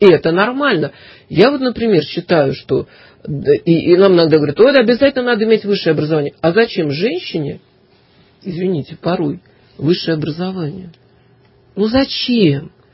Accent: Moscow, Russia; Вообще я коренная москвичка

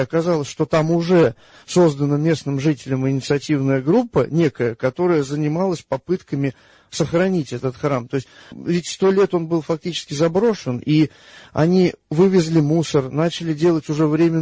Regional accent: Sarov, Nizhny Novgorod Oblast, Russia; moved away as an adult; now in Moscow, Russia; И я там родился, вырос, и, соответственно, в Москву я попал сам только, ну, когда поступил в Московский университет.

